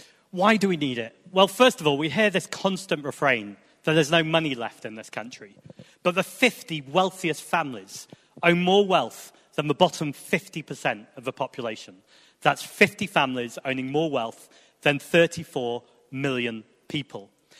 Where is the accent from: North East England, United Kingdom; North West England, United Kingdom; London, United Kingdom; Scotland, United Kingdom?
North West England, United Kingdom; Manchester; as a Mancunian speaking right now in the People's History Museum, I recognise the role that workers have played in this country.